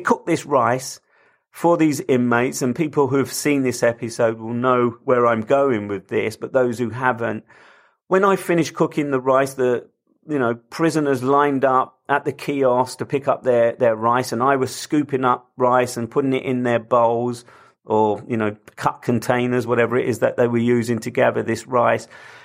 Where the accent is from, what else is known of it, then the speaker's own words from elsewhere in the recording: London, United Kingdom; I come from London, I live in London